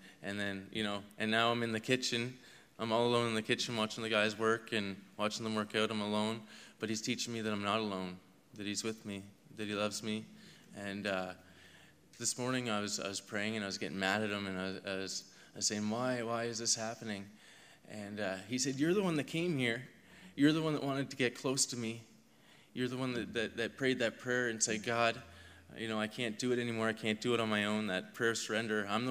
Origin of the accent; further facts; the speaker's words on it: Saint John, New Brunswick, Canada; I am 27 years old, and I'm from St. John, New Brunswick.